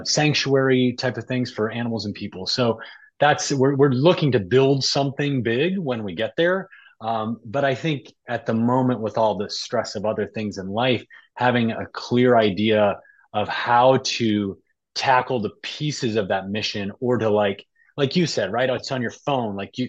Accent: Chicago, Illinois, United States; So we're from the Chicago area

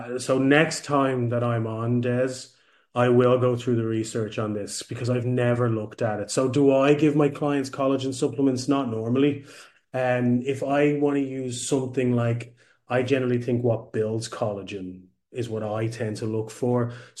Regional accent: Ireland; Like I'm from Ireland originally, we use a lot of fluoride

